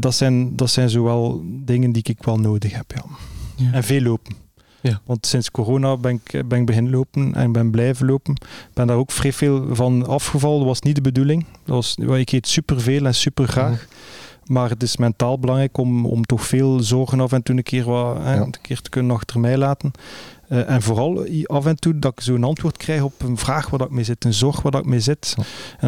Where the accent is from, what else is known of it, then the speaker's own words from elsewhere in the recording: Ghent, Flanders, Belgium; Ik zei, ik ben altijd ben opgegroeid aan de Ster.